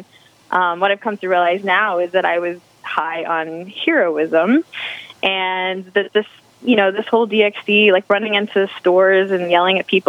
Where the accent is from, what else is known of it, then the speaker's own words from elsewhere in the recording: Texas, United States; I come from Texas where I raised chickens and they had a really good life.